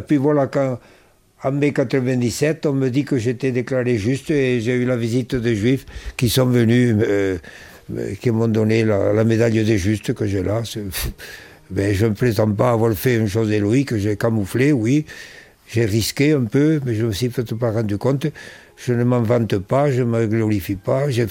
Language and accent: French; France; Je pensais qu'en tant que Français, je devais faire ça, et en tant que chrétien aussi, en tant que prêtre